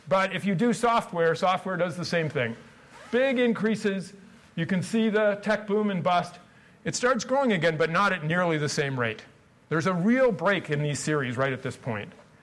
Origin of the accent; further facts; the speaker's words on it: Canada; There's a reason why, as a Canadian, I want to present this model